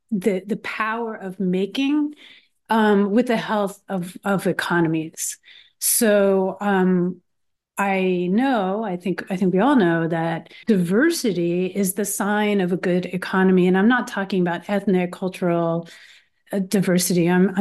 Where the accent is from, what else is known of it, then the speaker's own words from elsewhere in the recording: Philadelphia, Pennsylvania, United States; I'm from Philadelphia.